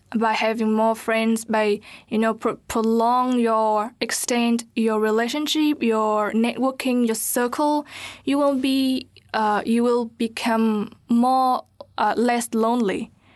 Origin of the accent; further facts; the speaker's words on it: Vietnam; English is a second language; now in New Zealand; I compare spring here in New Zealand and to my season back in Vietnam in my hometown.